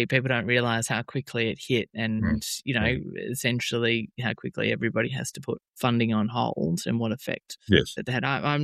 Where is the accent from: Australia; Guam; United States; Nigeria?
Australia; Melbourne, Victoria; I'm personally from Melbourne